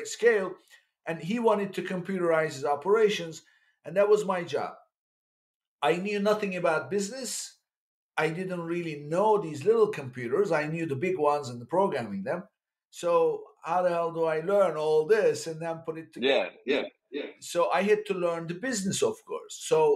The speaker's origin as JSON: {"language": "English", "region": "Istanbul", "country": "Turkey", "tie": "born or raised there", "moved": "as an adult", "said": "I'm an immigrant. I grew up in Turkey, in Istanbul. I went to college in one of the Ivy League schools in Turkey."}